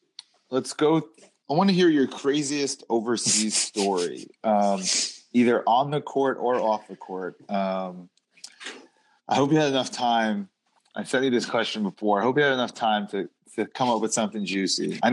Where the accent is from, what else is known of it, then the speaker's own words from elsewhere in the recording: Long Island, New York, United States; because I grew up in, I grew up in Long Island, pretty close to the city.